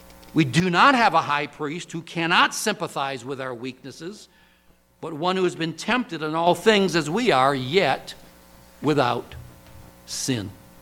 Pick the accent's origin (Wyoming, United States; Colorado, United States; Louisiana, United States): Wyoming, United States; I grew up in Wyoming. We'd do Hertz donuts.